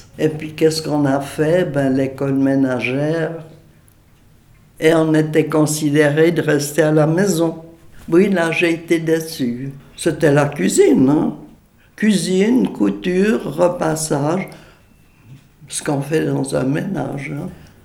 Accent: Renan, Vaud, Switzerland; born there; Je suis née à Renan, dans le canton de Vaud. Mes parents avaient acheté une maison et c'était une fermette, disons.

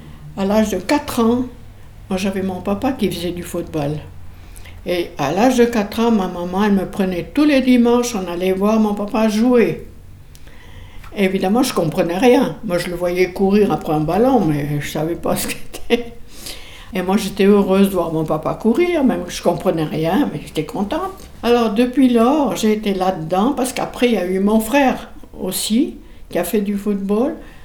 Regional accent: Sion, Valais, Switzerland; Moi, je viens de Sion.

